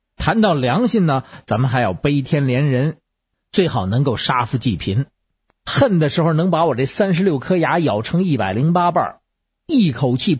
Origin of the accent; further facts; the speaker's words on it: Beijing, China; 我是北京西边出生的，山里头长大的。